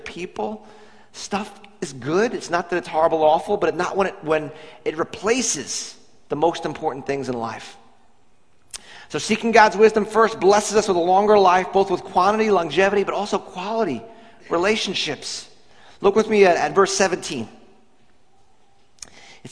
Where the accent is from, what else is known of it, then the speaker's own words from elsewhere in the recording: Nicaragua; We're from Nicaragua, so we go way back.